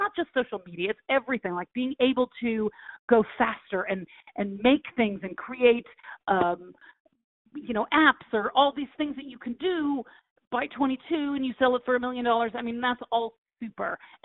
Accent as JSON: {"language": "English", "region": "Texas", "country": "United States", "lives_now": "Los Angeles, United States", "said": "I'm from Texas and I went to University of Florida and I came out here"}